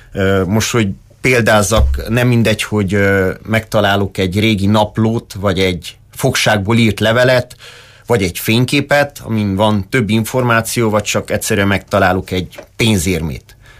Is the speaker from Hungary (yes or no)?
no; Târgu Mureș, Mureș County, Romania; Az én történetem itt kezdődik, Marosvásárhelyen. Itt születtem 1988-ban. A Kövesdombon végeztem az iskolát, a liceumot, majd a sportliceumba kerültem